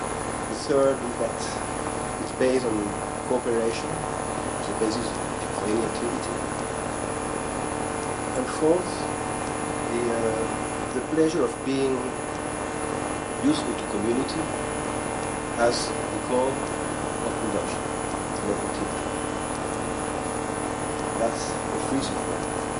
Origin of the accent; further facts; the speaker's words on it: France; English is a second language; I come from France.